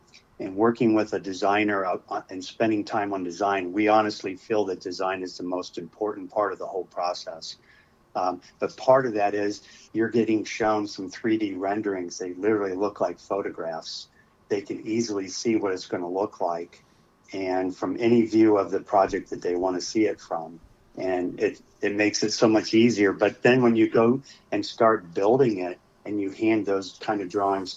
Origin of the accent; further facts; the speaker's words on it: Ohio, United States; now in Charleston, United States; We moved to Charleston 4 years ago, and we came from Ohio.